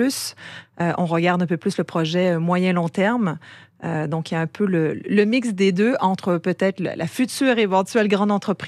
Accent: Quebec, Canada; now in France; Je viens du Canada, mais pas de Talentsoft Canada.

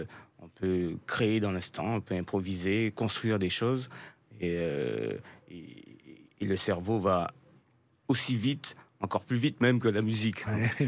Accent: Martinique; Je viens de la Martinique et je suis très ancré, c'est vrai, dans ma musique, dans la musique du tambour, notamment.

